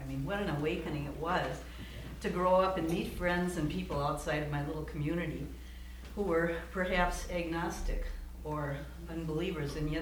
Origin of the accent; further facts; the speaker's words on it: St. Paul, Minnesota, United States; And one of the things I remember growing up in St. Paul, Minnesota, as an Irish Catholic girl